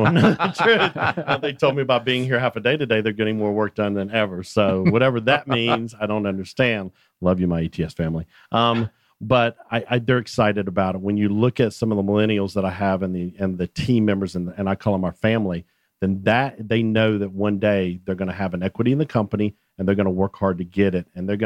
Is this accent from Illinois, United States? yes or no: no; Salisbury, North Carolina, United States; back in my hometown of Salisbury, North Carolina.